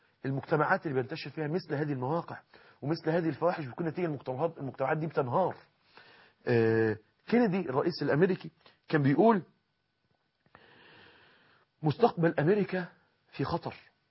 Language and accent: Arabic; Egypt; احنا عندنا في مصر ما فيش الكلام ده